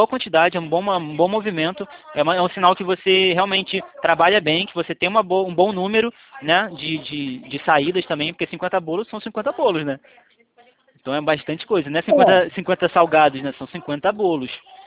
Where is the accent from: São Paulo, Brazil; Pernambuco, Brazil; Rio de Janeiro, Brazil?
Rio de Janeiro, Brazil; Nova Iguaçu; born there; Eu sou nascido em Nova Iguaçu, cara. Eu nasci no bairro Alvorada.